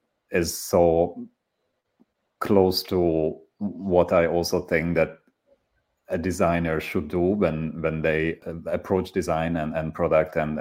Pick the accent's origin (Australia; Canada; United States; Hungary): Hungary; Budapest; English is a second language; And I grew up in Budapest, which is a city in Hungary with a very captivating architecture.